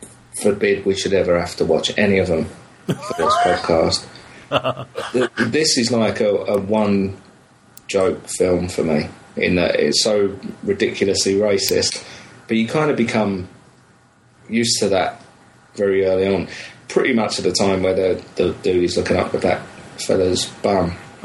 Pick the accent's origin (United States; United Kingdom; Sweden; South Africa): United Kingdom; England; So that was the kind of my, as an Englishman, they were my